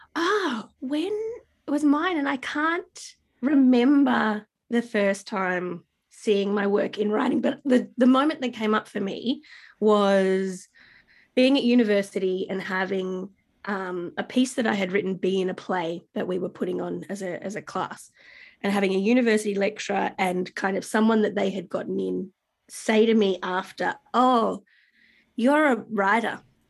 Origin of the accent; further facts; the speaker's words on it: Gold Coast, Queensland, Australia; I grew up on the Gold Coast where with kind of middle class working parents